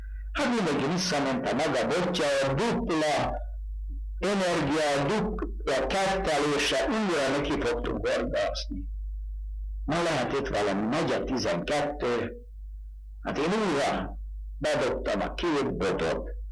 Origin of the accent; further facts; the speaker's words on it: Galanta, Trnava Region, Slovakia; 1925. március 3-án születtem, Paksonparban. … Galantai lakos, mert ma a születésem után 2 év múlva majd Galantán lakunk.